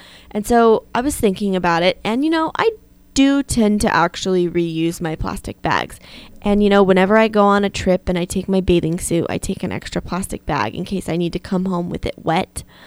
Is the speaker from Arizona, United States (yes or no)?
yes; Arizona, United States; I'm from Arizona, and they don't provide recyclable, like the recycling bins, the trash cans